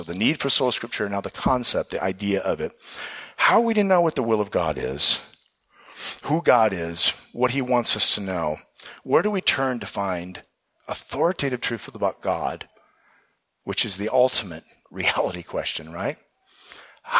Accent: Ohio, United States; Well, I'm from Ohio, so I'm an Ohio State fan.

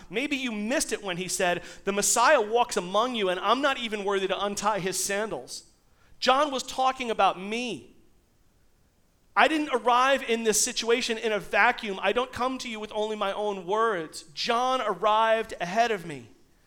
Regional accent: Selden, New York, United States; That's like being from Selden. I'm from Selden.

